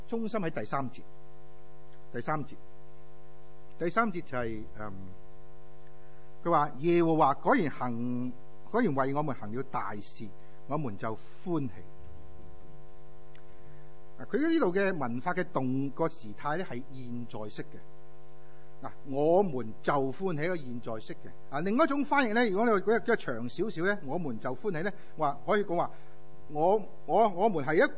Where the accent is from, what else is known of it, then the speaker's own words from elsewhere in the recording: China; 通常好像我们是中国人即是读成语一样